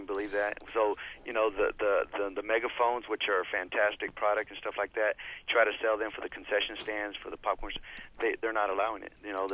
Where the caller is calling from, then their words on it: Texas, United States; And by the way, howdy. We're calling from Texas.